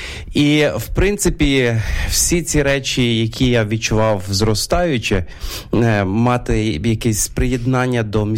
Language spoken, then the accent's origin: Ukrainian; Ternopil, Ternopil Oblast, Ukraine; я корінний тернополянин, родився тут, mm-hmm. виріс на бульварі, так що ці всі місця тут навколо, вони є рідні для мене. Так. Mm-hmm. І я виростав в християнській сім'ї, це євангельська традиція